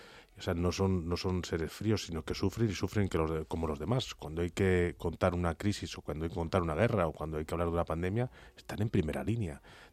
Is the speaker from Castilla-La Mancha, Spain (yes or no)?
yes; Guadalajara, Castilla-La Mancha, Spain; now in Madrid, Spain; del regreso del Madrid a Guadalajara, mi tierra natal, para estar con mi padre